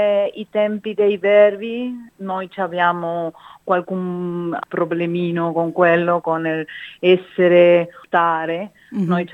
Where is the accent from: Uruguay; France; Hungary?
Uruguay; Italian is a second language; now in Italy; io sono cresciuta in Uruguay, mi ho formato come pittrice in Uruguay